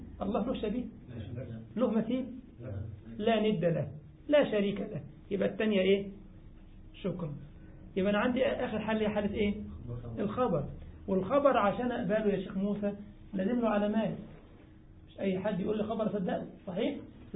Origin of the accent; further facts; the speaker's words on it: Egypt; احنا كمصريين ساعات بنقرا فرنساوي بالمصري. وبنقرا الانجليزي كمان بالمصري.